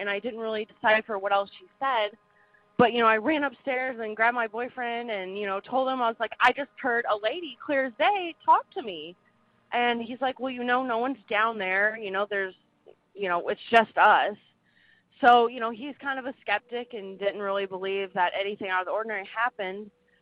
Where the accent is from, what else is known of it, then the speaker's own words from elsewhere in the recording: St. Louis, Missouri, United States; I'm from St. Louis, Missouri.